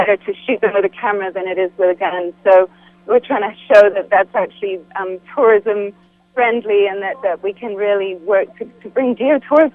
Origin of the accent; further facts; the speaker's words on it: England, United Kingdom; I'm from England.